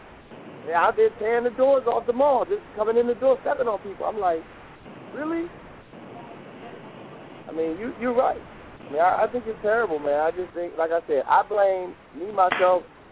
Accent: Cleveland, Ohio, United States; as a black athlete growing up in Cleveland, me and my wife have a house in Cuyahoga Falls, which is right there in the Cleveland area.

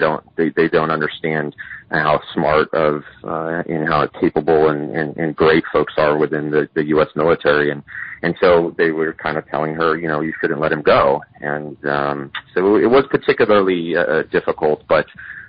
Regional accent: Katy, Texas, United States; So I grew up mostly in Texas in a smaller town known as Katy, just outside of Houston

